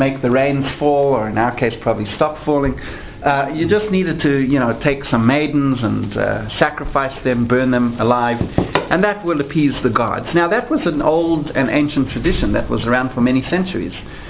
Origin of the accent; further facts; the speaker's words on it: Canada; For example, I come from Canada